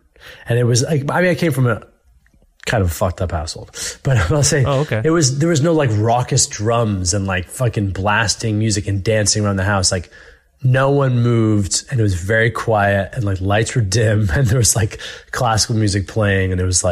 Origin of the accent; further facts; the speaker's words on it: Philadelphia, Pennsylvania, United States; born there; So I was born in Philadelphia, and very funnily enough, it's very pertinent.